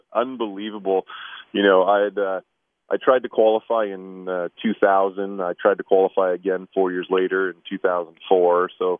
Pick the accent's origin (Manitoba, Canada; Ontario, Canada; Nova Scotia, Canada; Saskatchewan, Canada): Ontario, Canada; Windsor; moved away as an adult; now in Lawrence, United States; I did. I grew up in Windsor, Ontario, on the border with Detroit